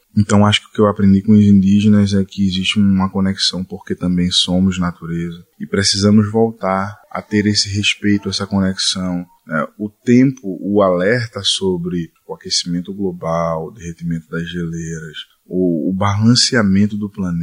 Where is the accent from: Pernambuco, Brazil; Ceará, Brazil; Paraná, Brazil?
Pernambuco, Brazil; Recife; Da minha cidade natal, Recife